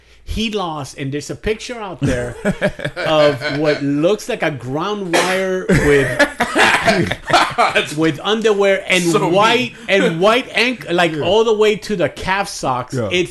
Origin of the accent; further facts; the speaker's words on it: Puerto Rico; also born or lived in New York; Raised in Puerto Rico, so I have island.